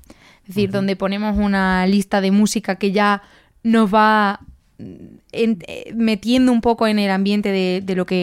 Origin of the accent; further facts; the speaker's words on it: Jerez de la Frontera, Andalusia, Spain; la gente de Jerez nunca decimos que somos de Cádiz.